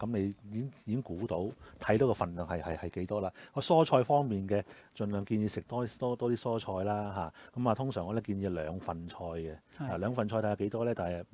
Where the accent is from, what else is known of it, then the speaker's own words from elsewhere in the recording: China; 我哋中國人好中意誒淋個豉油汁上面啊